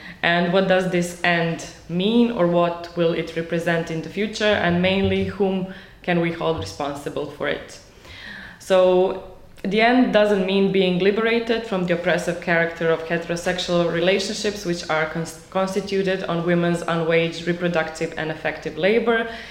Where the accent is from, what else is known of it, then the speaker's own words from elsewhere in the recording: Croatia; English is a second language; now in Slovenia; I'm also from Croatia, the same as Marta, but I've been living in Slovenia for some time.